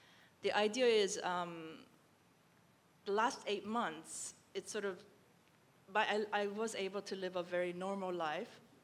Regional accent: United States; because I know I'm from the States.

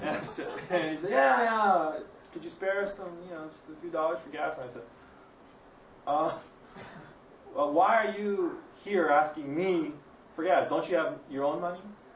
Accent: Los Angeles, California, United States; we went back to my hometown in Los Angeles

